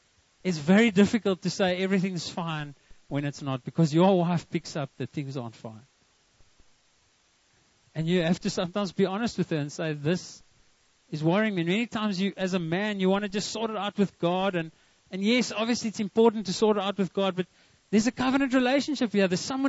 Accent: Free State, South Africa; We come from the Eastern Free State and we don't want to go to Bloemfontein.

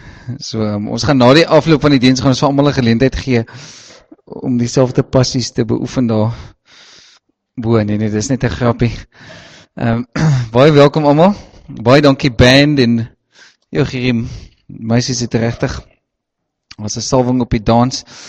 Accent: Caledon, Western Cape, South Africa; accent: brei; ek kom daar van Caledonse wêreld af, dis waar my brei vandaan kom

